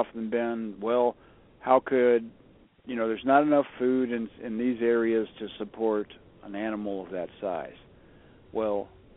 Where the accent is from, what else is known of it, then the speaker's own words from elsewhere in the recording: Illinois, United States; the idea that I'm going to see a Squatch in my hometown is very remote, but it's connected by the Richland Creek, runs to the Kaskaskia River bottom, which runs to the Mississippi River bottom.